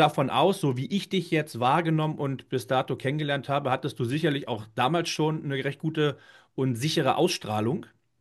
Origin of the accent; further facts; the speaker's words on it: Northern Germany, Germany; ich komme ja aus dem Norden.